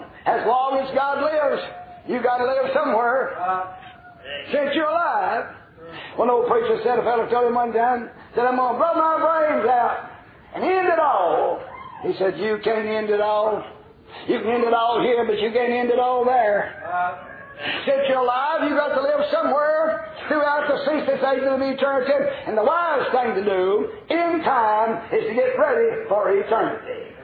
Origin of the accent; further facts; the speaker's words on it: Tennessee, United States; I'm from Fentress County.